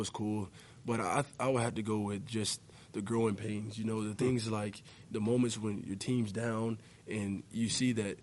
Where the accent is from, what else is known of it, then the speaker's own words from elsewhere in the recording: Alabama, United States; We're from Alabama, and just to be able to play with him, you know, I was happy.